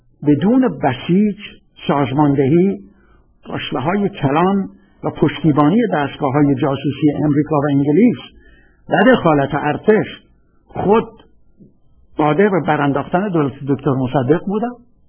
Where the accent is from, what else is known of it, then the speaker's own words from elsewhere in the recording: Khuzestan, Iran; بنده که بچه خوزستانم میدونم یعنی چه